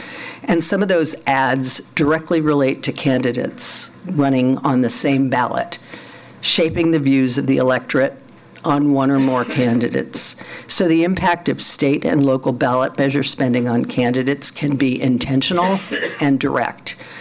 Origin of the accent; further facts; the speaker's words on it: California, United States; In my home state of California, where MindGeek arose